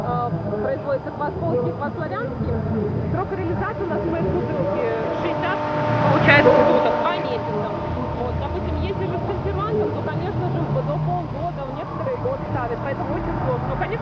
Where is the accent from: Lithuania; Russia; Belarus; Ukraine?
Belarus; Значит, мы первые белорусы, которые производим экстракты солодовые